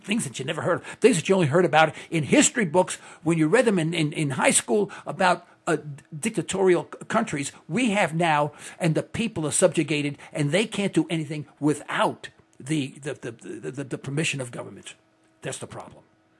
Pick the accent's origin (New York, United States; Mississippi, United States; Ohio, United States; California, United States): New York, United States; New York City; I was born and raised in Manhattan, East Harlem, on First Avenue. I was born, I think, 115th Street. Then we moved to 123rd Street.